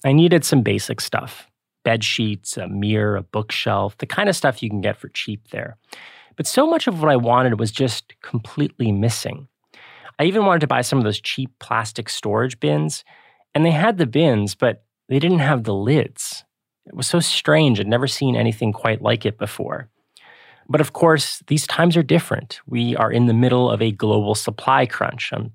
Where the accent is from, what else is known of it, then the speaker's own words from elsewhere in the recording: Canada; as a Canadian